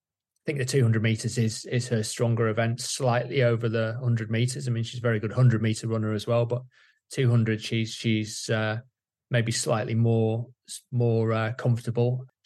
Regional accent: United Kingdom; Being a Brit, you know, I'll be hoping

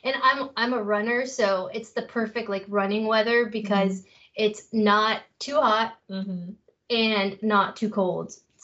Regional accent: Beeville, Texas, United States; now in Bandera, United States; I wasn't raised here though. I grew up in a town called Beeville. It's close-ish to Corp

